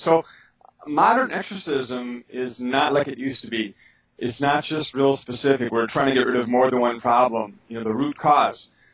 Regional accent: Milwaukee, Wisconsin, United States; I was born with psychic ability and I grew up in Milwaukee, Wisconsin. I am 58 years old now.

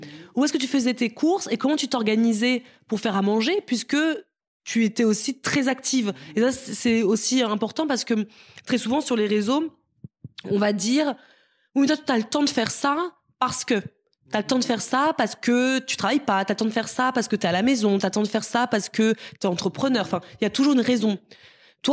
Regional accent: Cameroon; born there; on est nés en Afrique, Marisa et moi. Au Cameroun

